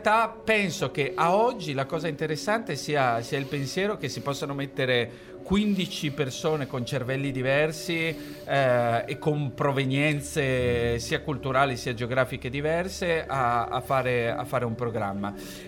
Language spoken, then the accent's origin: Italian; Rome, Lazio, Italy; Sono romano